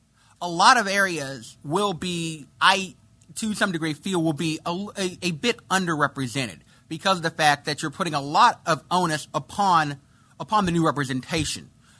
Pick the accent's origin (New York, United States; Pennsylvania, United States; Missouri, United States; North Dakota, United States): Missouri, United States; Sikeston; regardless of where I grew up in Sykeston, which is in CD8.